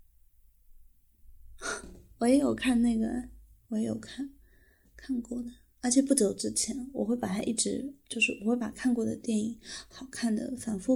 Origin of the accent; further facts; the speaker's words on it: Xinjiang, China; 嗯，是，我的老家在新疆，是不是很远的地方？